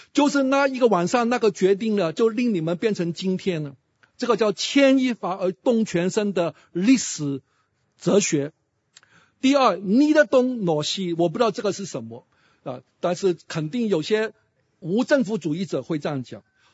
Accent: Hong Kong; 我们香港人从来没有结婚的，我们一直都是同居的。

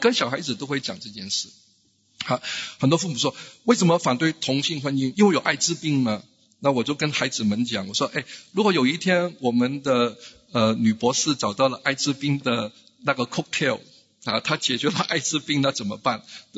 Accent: Singapore; 我们都是新加坡人

